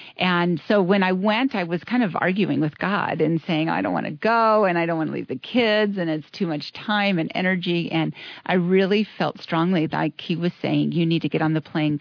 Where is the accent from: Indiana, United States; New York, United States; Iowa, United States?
Indiana, United States; Yeah, I grew up in Indiana. I grew up in a Quaker town that had lots of Quaker churches and a Quaker college